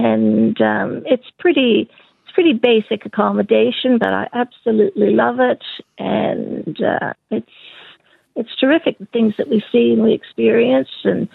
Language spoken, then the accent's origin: English; Victoria, Australia; I'm from South Gippsland.